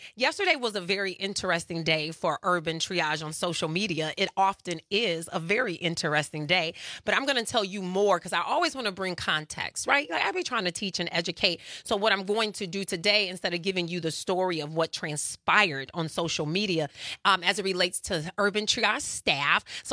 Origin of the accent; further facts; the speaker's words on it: Midwest, United States; I'm from the Midwest, but something about me just cannot do fake and inauthentic.